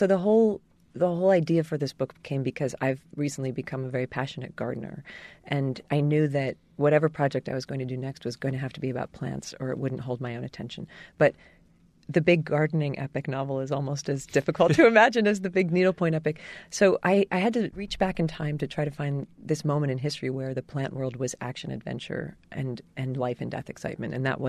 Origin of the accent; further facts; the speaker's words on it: New Jersey, United States; there was a woman named Mrs. Mary Treat in my home state of New Jersey